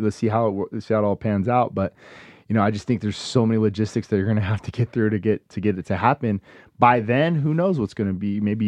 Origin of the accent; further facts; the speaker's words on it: Las Vegas, Nevada, United States; So being born and raised in Vegas